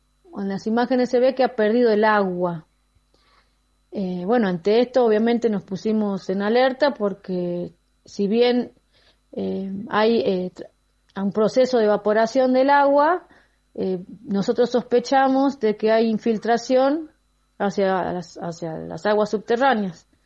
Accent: Santa María, Catamarca, Argentina; de Santa María, Valle Calchaquí, en la provincia de Catamarca.

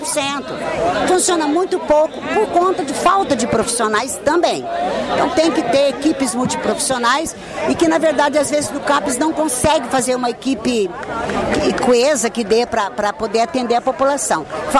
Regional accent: Minas Gerais, Brazil; Eu sou uma mineira. Eu venho de Minas, numa cidade próxima a Barbacena.

